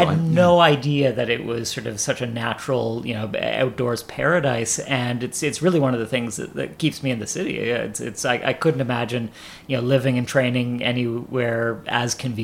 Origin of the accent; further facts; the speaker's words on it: Canada; I'm a Canadian and grew up in Canada